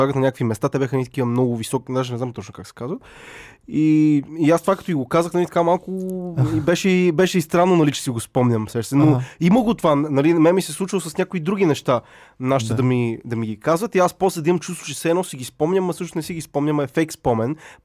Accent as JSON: {"language": "Bulgarian", "town": "Sofia", "region": "Sofia City", "country": "Bulgaria", "tie": "born there", "said": "В София съм."}